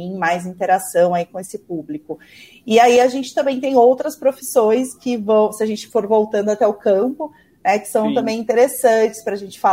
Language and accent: Portuguese; São Paulo, Brazil; eu moro em São Paulo, nasci em São Paulo, meu sotaque vai, né, vai entregar daqui a pouquinho. E eu sou aqui da capital